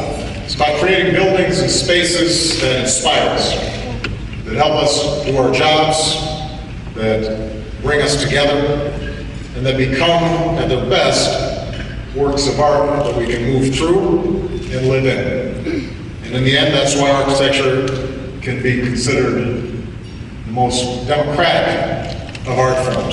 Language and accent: English; Chicago, Illinois, United States; there are few better places to live than in my hometown of Chicago.